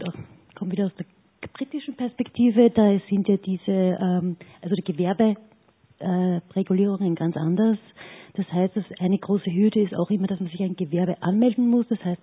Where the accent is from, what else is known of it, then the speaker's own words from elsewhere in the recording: United Kingdom; German is a second language; now in Austria; Ich komme aus Großbritannien. Ich weiß genau, von was ich spreche.